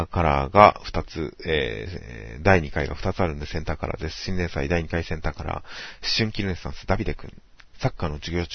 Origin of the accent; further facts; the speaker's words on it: Kanto, Japan; 関東県民、関東人としては